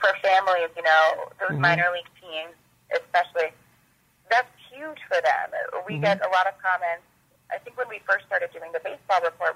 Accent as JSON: {"language": "English", "region": "Pennsylvania", "country": "United States", "tie": "born or raised there", "said": "So I grew up right outside of Philly."}